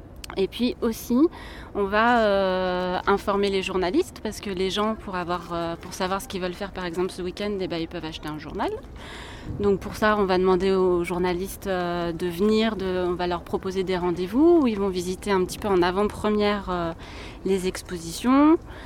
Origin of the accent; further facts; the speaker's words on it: Nantes, Pays de la Loire, France; J'ai 35 ans, je suis nantaise et j'aime beaucoup mon château.